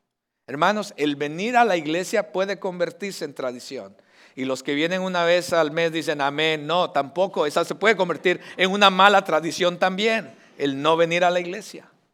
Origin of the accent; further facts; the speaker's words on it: Mexico; Yo soy de México.